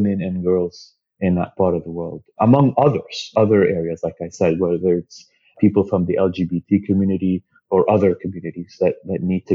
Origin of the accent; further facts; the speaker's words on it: Montreal, Quebec, Canada; also born or lived in Geneva / Saudi Arabia; I was born in Geneva, and the first 8 years of my life were in Saudi Arabia. And then we immigrated to Montreal. Palestinian origins, but obviously because of the situation, we didn't have a passport. I was born with a Jordanian passport.